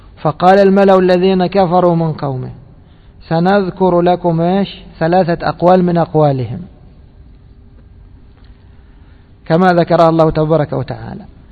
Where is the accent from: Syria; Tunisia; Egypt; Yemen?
Egypt; احنا عندنا في مصر ايش يقولوا يا شيخ دكتور؟